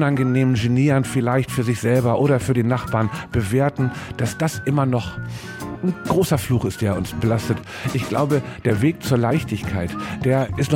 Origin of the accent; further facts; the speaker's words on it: Hamburg, Germany; Heimat ist Hamburg für mich tatsächlich, die Stadt, in der ich groß geworden bin.